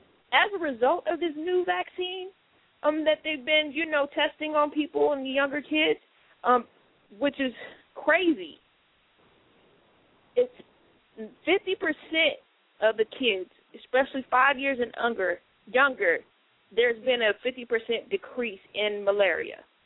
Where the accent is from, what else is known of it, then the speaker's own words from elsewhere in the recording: Germany; I was raised in Germany, and in 1986, when the U.S. bombed Libya, you guys, I was 10 years old